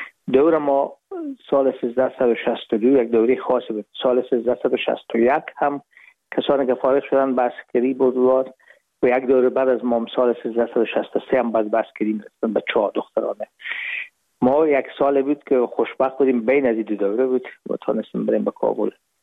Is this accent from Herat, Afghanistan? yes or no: yes; Herat, Afghanistan; moved away as an adult; now in Hamburg, Germany; از هرات از طریق زمینی داخل مرز ایران شدیم، از مرز ایران گذاشتیم و داخل پاکستان و از پاکستان دو قاچقی آمدیم با آلمان.